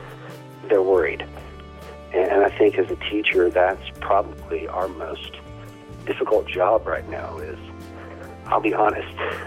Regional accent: Abilene, Texas, United States; from Abilene, Texas.

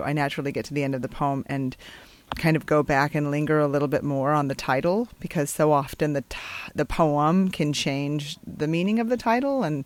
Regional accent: New Mexico, United States; now in Austin, United States; I grew up in southern New Mexico and live in Austin, Texas, and I have lived here since graduat

